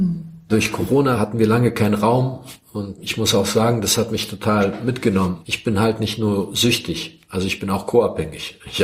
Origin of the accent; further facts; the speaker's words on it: Montenegro; in ein paar anderen Städten in meiner Heimat in Montenegro